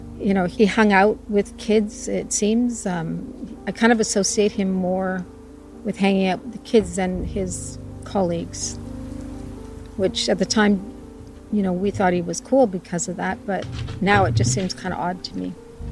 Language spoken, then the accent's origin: English; Toronto, Ontario, Canada; born there; Well, I was born in Toronto.